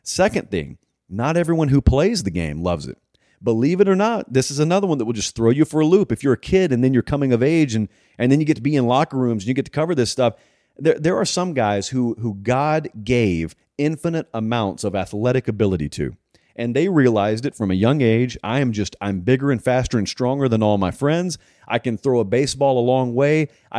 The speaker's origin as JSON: {"language": "English", "region": "New York", "country": "United States", "tie": "born or raised there", "said": "Growing up in New York, our talk radio personalities were always such huge icons, I assumed they must know everything."}